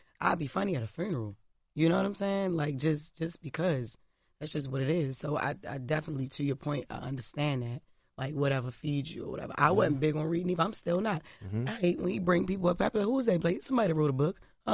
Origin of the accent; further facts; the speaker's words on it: Baltimore, Maryland, United States; I grew up in Baltimore City. So, I mean, this interview is not about me, but real quick. Like, I just grew up in Baltimore City and with all male cousins around my brother's friends.